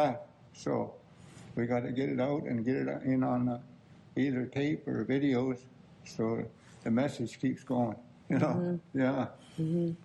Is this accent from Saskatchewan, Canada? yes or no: no; Ontario, Canada; I'm from Six Nations, Cougar Nation, Bear Clan.